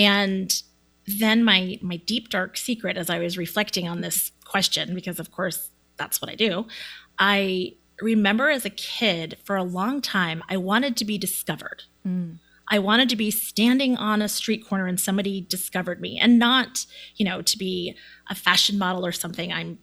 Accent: East Coast, United States; And, you know, I grew up on the East Coast and, you know, I feel like it seems like there's a lot more, you know, traditional ties that happen on the East Coast.

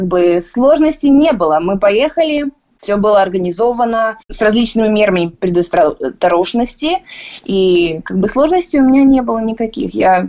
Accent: Almaty, Kazakhstan; now in Toronto, Canada; Я сама родом из Алматы. Мои родители встретились там, дети родились в Алмате, и как бы я закончила среднюю школу в Алмате.

